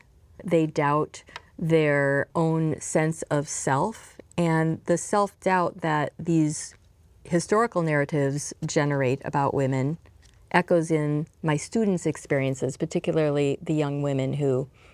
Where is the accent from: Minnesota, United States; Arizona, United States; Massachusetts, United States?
Minnesota, United States; Staples; I grew up in Staples, Minnesota, and I spent the first 18 years of my life there.